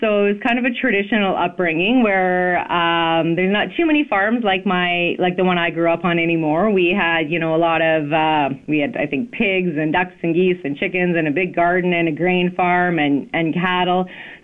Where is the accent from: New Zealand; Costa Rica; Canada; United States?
Canada; I think growing up in Canada, sort of feel like, oh, it's pretty equal.